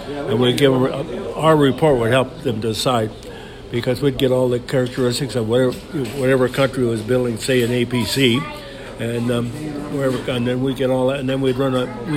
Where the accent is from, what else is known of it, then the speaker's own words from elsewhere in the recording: Pickering, Ontario, Canada; I'm from Ontario originally. I come from the Pickering area.